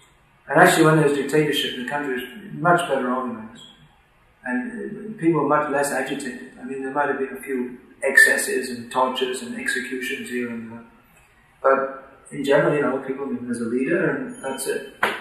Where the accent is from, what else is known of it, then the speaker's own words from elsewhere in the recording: Ireland; I'm Irish and proud of it.